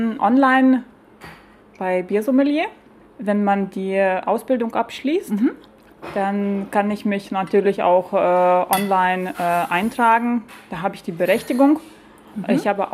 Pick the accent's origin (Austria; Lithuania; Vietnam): Lithuania; German is a second language; moved away as an adult; now in Germany; Nein, ich komme ursprünglich aus Litauen.